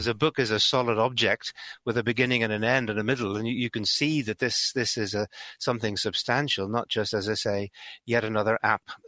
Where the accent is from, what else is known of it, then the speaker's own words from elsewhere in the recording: Belfast, Northern Ireland, United Kingdom; as you can possibly tell from the accent, I'm a Belfast boy. I grew up in Northern Ireland. My parents were Christian believers.